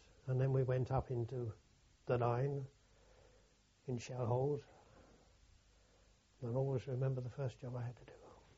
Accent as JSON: {"language": "English", "region": "London", "country": "United Kingdom", "said": "I was from London"}